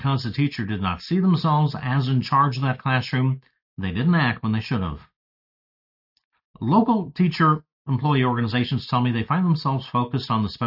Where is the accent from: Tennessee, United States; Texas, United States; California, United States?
Texas, United States; El Paso; my hometown area of El Paso